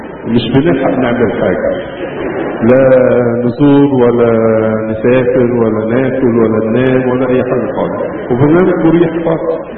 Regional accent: Egypt; كانت الامور عندنا في مصر ماشية كده يعني بالرخاوة

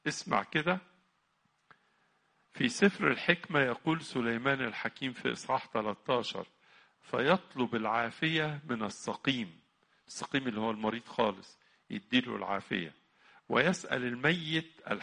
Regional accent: Egypt; وغياب الشمس ده علينا احنا كمصريين يؤثر فينا جدا

